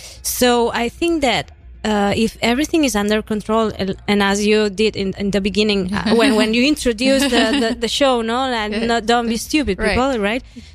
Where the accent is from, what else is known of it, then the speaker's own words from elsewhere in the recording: Spain; I'm from Spain, right?